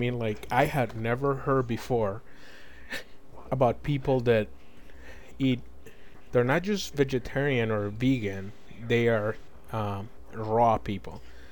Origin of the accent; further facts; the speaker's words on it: Chicago, Illinois, United States; now in Kansas City, United States; So I really have a, you know, a point of view from the Midwest. I mean, I'm from Chicago. That's just who I am, and the Midwest is a, you know, completely different thing.